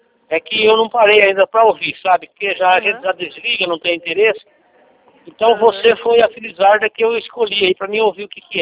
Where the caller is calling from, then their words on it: Agudos, São Paulo, Brazil; Eu estou falando de Agudos.